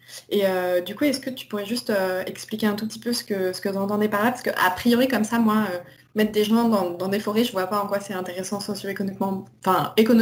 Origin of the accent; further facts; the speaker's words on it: Ivry-sur-Seine, Île-de-France, France; born there; je suis née à Ivry-sur-Seine